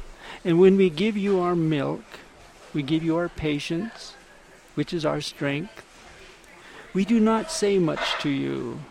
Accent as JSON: {"language": "English", "region": "Northwest", "country": "United States", "tie": "born or raised there", "said": "I grew up in the Northwest with an Indian uncle and my father was a hunter, and we were just out in nature all the time."}